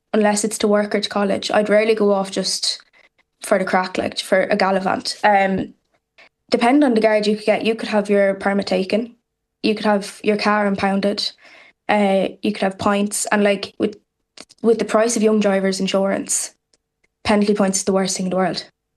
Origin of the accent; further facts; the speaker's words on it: County Clare, Ireland; now in Laois, Ireland; And so I'm from Clare, but I'm living in Laois.